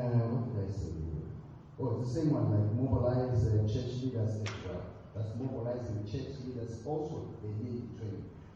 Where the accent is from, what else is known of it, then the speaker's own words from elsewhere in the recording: Eswatini; I'm from Eswatini, for example, and it's a small country with about 1.2 million people.